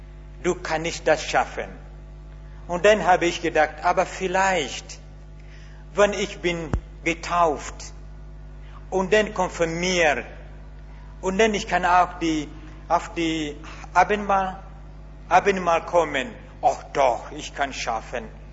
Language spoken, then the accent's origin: German; Uganda; German is a second language; now in Germany; ich komme aus Uganda. Ich spreche nicht so gut Deutsch